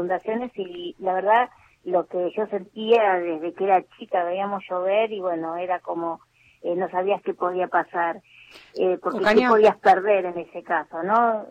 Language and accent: Spanish; San Justo, Buenos Aires Province, Argentina; born there; Nací en La Matanza, nací en San Justo, y bueno, y vos sabés que muchos de los problemas en el barrio donde yo nací siguen subsistiendo.